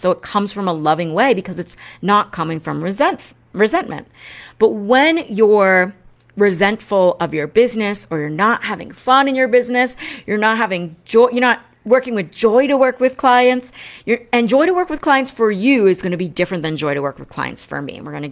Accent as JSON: {"language": "English", "region": "East Coast", "country": "United States", "tie": "born or raised there", "said": "And I grew up on the East Coast, so I do. You know, I have working class conditioning in my veins."}